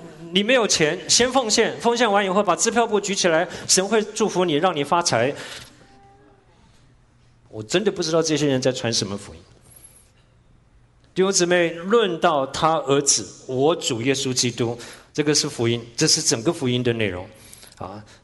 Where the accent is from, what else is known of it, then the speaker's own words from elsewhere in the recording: Taiwan; 我从小在台湾长大的